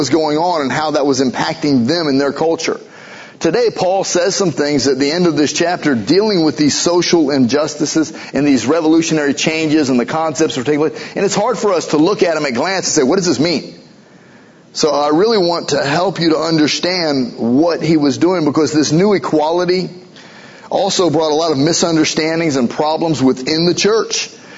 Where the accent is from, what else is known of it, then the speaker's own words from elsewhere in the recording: United States; We were raised in America, where Christianity has always been a part of our culture.